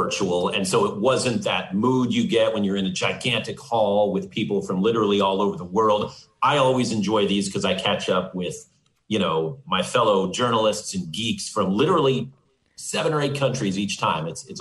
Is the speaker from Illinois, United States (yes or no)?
no; Oakland, California, United States; I am homegrown. I'm from Oakland, California, but no, I didn't start in Fresno.